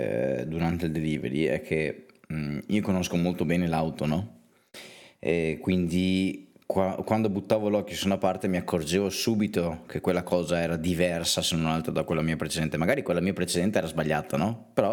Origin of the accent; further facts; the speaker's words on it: Naples, Campania, Italy; io sono di Napoli, però, cioè, cosa devo fare?